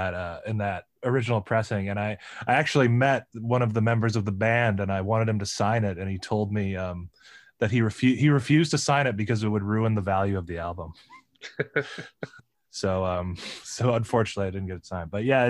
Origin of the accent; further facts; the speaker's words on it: Detroit, Michigan, United States; But I'm originally from Detroit, and there are some record stores there.